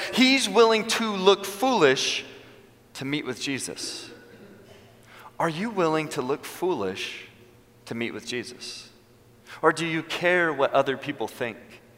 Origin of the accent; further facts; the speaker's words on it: California, United States; now in San Diego, United States; we grew up in the Bay Area and then moved to San Diego.